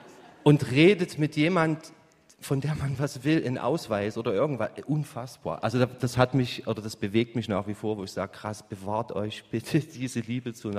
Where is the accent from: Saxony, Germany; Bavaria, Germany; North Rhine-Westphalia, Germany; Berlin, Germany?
Saxony, Germany; Chemnitz; Also ich komme aus dem Osten Deutschland, dort wo zunehmend auch die Wölfe wiederkommen, weil das Land und die Region doch weniger bevölkert wird.